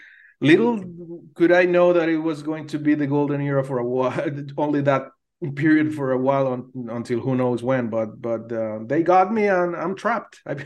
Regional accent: Venezuela; English is a second language; Growing up in Venezuela back there in the 80s

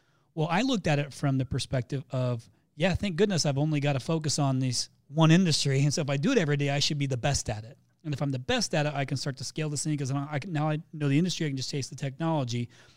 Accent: Canada; Since I'm Canadian, my ask would be interview a Canadian.

